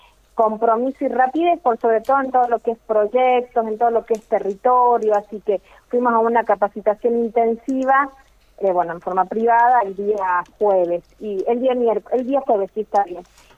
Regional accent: Catamarca, Argentina; también somos parte de Catamarca, y también encontrar esas herramientas para los jóvenes y las jóvenes de nuestra provincia y de mi departamento

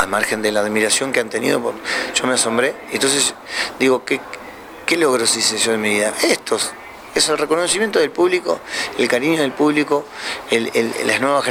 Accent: Argentina; como argentino me gusta ser representativo, representar a mi país

